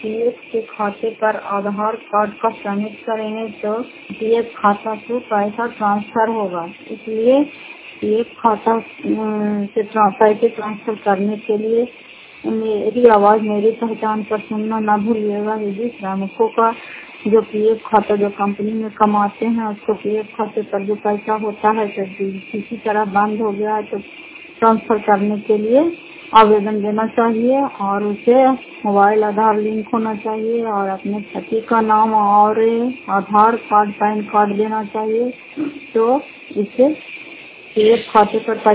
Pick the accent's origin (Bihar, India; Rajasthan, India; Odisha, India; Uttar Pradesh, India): Bihar, India; Fatehpur; घर फतेहपुर पंचायत मकौचा जिला नालंदा क्रॉस उत्तर ब्लॉक की निवासी हूँ।